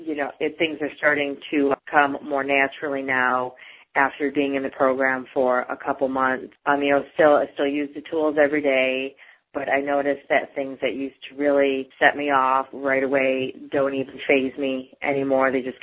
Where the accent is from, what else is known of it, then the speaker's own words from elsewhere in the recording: Lindale, Texas, United States; I'm from Lindale, Texas.